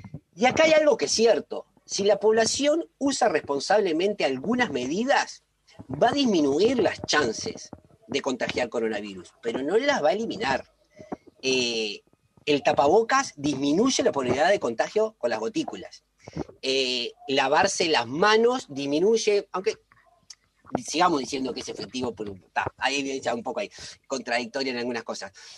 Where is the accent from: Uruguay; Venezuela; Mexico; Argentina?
Uruguay; somos los mismos uruguayos que el año pasado, es cierto.